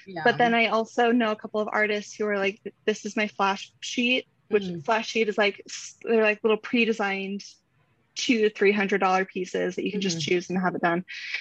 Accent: Utah, United States; And so I grew up in Utah and I grew up going to the desert and spending a lot of time in the desert.

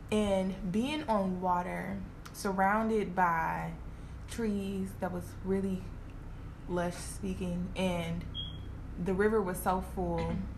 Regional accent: Detroit, Michigan, United States; now in St. Louis, United States; Like, I mean, I'm not from here, and a lot of us hikers are not from St. Louis. I've been here for 3 years. I'm from Detroit.

